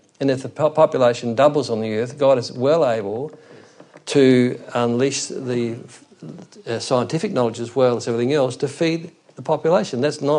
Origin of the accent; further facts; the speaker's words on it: Australia; So if we keep doing this, we would cease to be as an Australian people and someone else would be here.